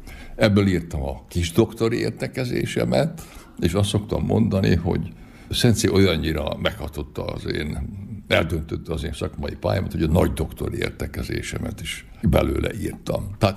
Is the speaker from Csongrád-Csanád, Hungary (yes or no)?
yes; Hódmezővásárhely, Csongrád-Csanád, Hungary; Hódmezővásárhelyen születtem, ott is jártam gimnáziumba, utána a Szegedi Egyetemen végeztem